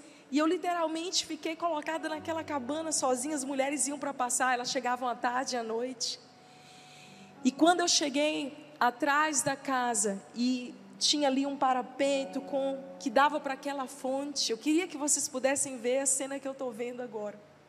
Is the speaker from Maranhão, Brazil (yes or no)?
yes; São Luís, Maranhão, Brazil; por cada cidade, pela minha cidade natal, São Luís, pelo Brasil